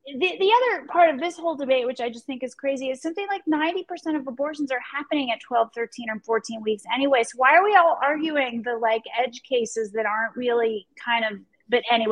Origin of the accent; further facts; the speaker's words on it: Pennsylvania, United States; You know, I grew up in Pennsylvania in a more conservative Catholic community. I'm not Catholic, I'm Jewish, but that's where I grew up.